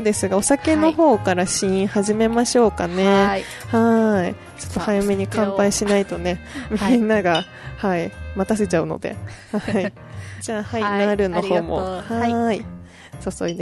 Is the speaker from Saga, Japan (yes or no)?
yes; Saga, Japan; 私の地元、佐賀県の、あの、県境にある、波佐見町にある